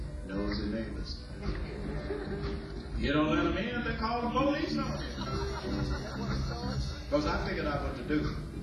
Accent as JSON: {"language": "English", "region": "Mississippi", "country": "United States", "tie": "born or raised there", "said": "but I was born in Mississippi. Can you imagine, 73 years ago? When I was growing up in Mississippi, Mississippi was dry."}